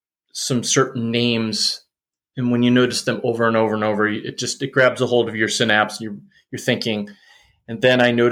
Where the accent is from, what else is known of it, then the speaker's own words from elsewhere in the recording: Michigan, United States; So I grew up in the Western Michigan area, and I grew up in a normal family.